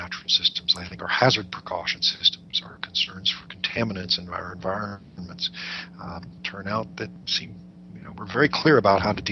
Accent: Chicago, Illinois, United States; now in Atlanta, United States; I mean, I grew up in the North, although I've lived in Atlanta now for 31 years, and I certainly remember cold winter mornings begging and pleading with my car to start in cold Chicago winter mornings.

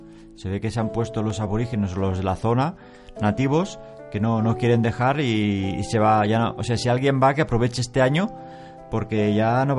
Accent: Barcelona, Catalonia, Spain; es como nosotros que somos de Barcelona

